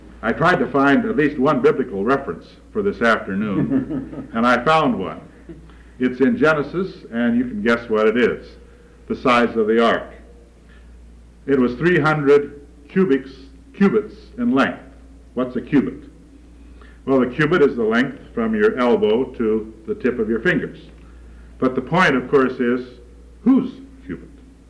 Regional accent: Valparaiso, Indiana, United States; Incidentally, we're from Valparaiso, Indiana, and I teach at the university there.

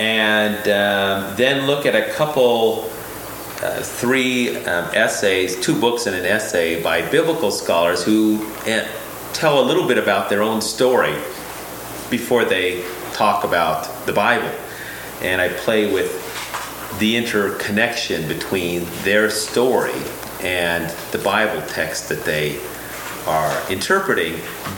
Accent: New Mexico, United States; also born or lived in Arizona; because I grew up on the Navajo Indian Reservation in the San Juan Basin of northern New Mexico and northern Arizona.

